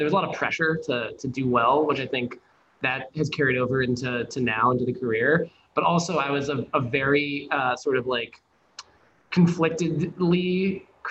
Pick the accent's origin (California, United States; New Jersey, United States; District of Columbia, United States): District of Columbia, United States; Washington; at least where I grew up in Washington, DC. So I was like a closeted creative kid.